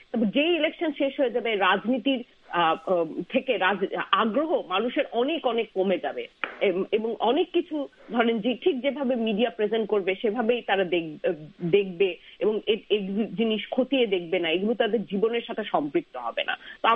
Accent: Bangladesh; আমি কিন্তু মানুষ হয়েছি তৃতীয় বিশ্বে, বাংলাদেশে বড় হয়েছি।

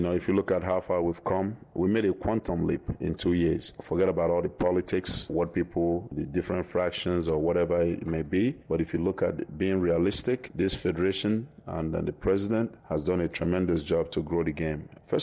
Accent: Nigeria; the opportunity to coach your own country, being that I'm a Nigerian

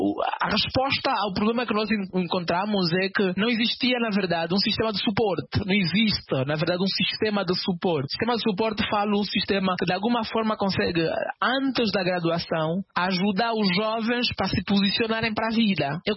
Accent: Luanda, Angola; also born or lived in Cuango; now in United States; natural da Lunda Norte, município do Cuango. Tive a minha infância toda em Luanda, no bairro Rocha Pinto. Venho nos Estados Unidos há quase 10 anos atrás, com o objetivo de estudar.

